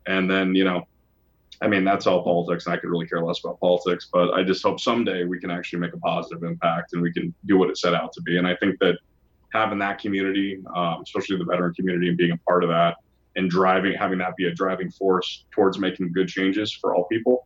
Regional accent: California, United States; because I know what it was like growing up in California as a kid.

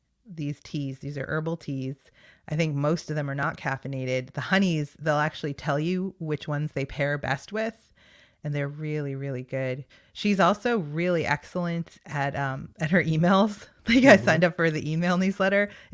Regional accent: Massachusetts, United States; because I grew up on Cape Cod, and that's not too far when you're driving up to Boston.

